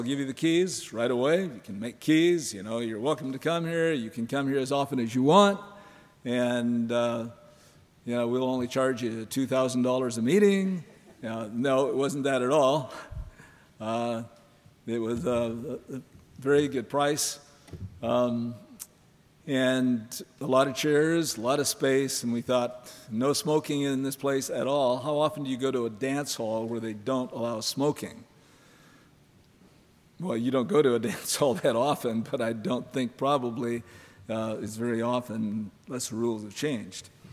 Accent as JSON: {"language": "English", "region": "Montana", "country": "United States", "tie": "born or raised there", "said": "Growing up in Montana, I thought when I got up in the morning in the wintertime, it was 42 degrees below zero"}